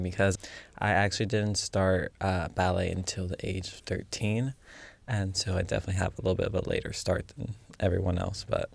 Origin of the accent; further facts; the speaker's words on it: Tampa, Florida, United States; I'm from Tampa, Florida, actually